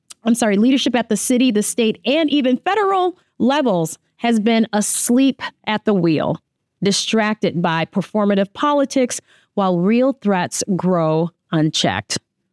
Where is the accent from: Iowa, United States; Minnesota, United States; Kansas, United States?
Minnesota, United States; it affects me because it's my home state, okay? Because Minnesota